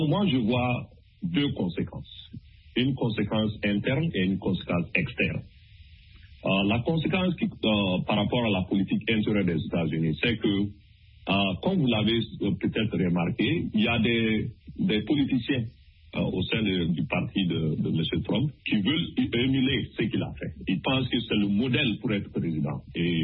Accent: Mali; Et je prends l'exemple de mon pays d'origine, qui est le Mali.

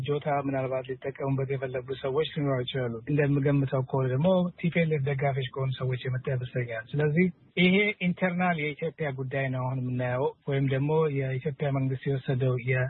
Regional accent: Addis Ababa, Ethiopia; now in Washington, United States; ኤርትራዊ ነኝ። አዲስ አበባ ያደኩ ዲሲ ነው የምሰራው። የነዋሪ ነኝ።

